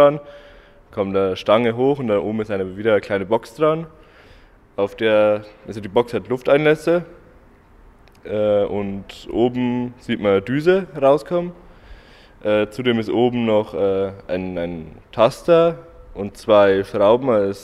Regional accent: Passau, Bavaria, Germany; ich komme aus Passau-Grubweg.

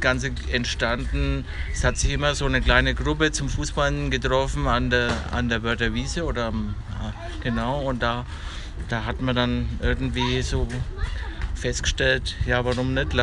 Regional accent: Ansbach, Bavaria, Germany; also ich selbst bin aus Ansbach

